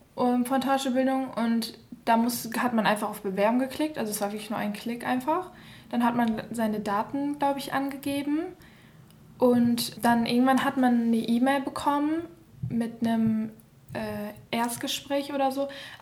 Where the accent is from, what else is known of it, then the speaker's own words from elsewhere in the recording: Gummersbach, North Rhine-Westphalia, Germany; ich bin 20 Jahre alt und ich komme hier nicht aus dem Ruhrgebiet, ich komme aus der Nähe von Köln, Gommersbach so die Nähe.